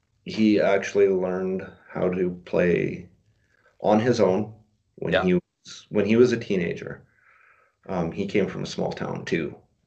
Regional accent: Edmonton, Alberta, Canada; It's actually funny, because we went to West Ed today, because I'm from Edmonton.

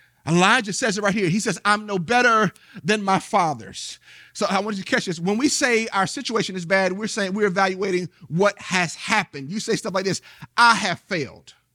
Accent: Hillsborough, United States; I'm from Hillsborough. I'm a little country boy.

